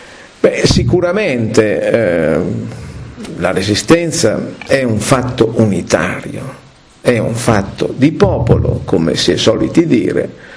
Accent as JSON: {"language": "Italian", "region": "Emilia-Romagna", "country": "Italy", "said": "venire dalle mie parti a fare un discorso per commemorare 33 preti ammazzati, insomma, in tutta l'Emilia Romagna"}